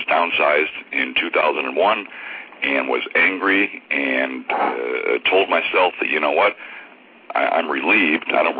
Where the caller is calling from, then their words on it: Cleveland, Ohio, United States; The rock and roll capital of the world, Cleveland, Ohio.